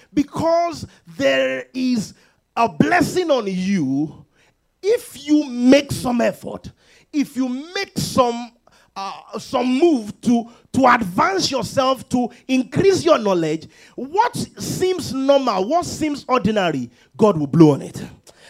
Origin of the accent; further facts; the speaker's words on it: Nigeria; now in United States; When I first came to the United States and I entered the library, you know, based on, because I grew up in Nigeria